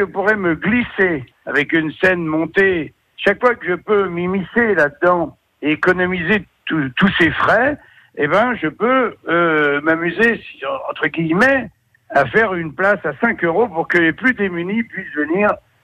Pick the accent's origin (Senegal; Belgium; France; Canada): France; Paris, Île-de-France; Moi je suis parigot, donc dans Paris, le Paris tout gris.